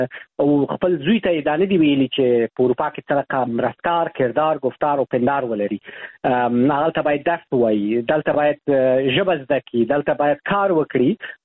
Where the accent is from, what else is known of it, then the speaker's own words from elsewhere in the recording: Afghanistan; moved away; زه د افغانستان یم.